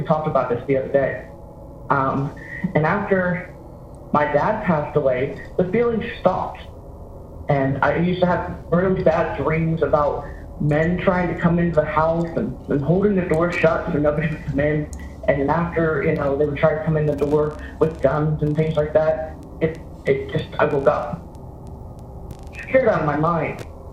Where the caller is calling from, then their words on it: Pennsylvania, United States; I'm calling from Western Pennsylvania.